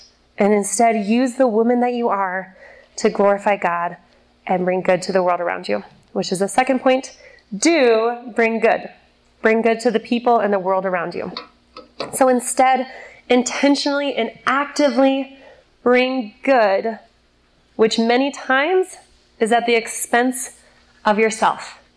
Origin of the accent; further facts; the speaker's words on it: United States; moved away; Like, I'm American, guys. Like, just let me go home.